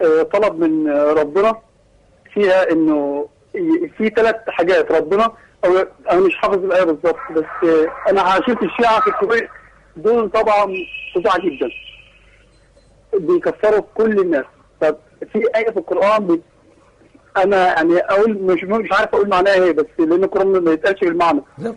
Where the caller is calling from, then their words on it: Port Said, Port Said Governorate, Egypt; من بورسعيد.